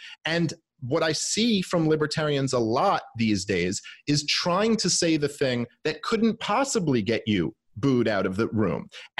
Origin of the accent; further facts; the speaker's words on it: Brooklyn, New York, United States; I grew up in Brooklyn in the 90s.